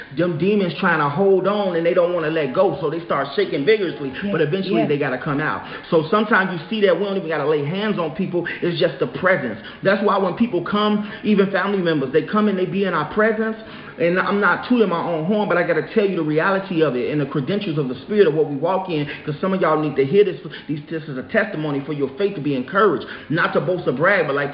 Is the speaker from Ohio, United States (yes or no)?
no; Chicago, Illinois, United States; now in Florida, United States; was trying to get this big old edifice out there in Chicago. That's my hometown. Y'all know we out here in Florida.